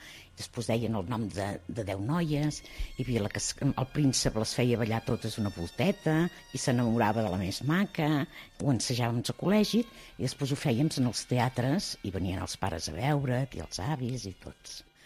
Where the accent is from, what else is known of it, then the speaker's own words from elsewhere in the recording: Camprodon, Catalonia, Spain; now in Sant Joan de les Abadeses, Spain; de 63 anys. Soc de Camprodon i estic aquí a Sant Joan i en fa 39.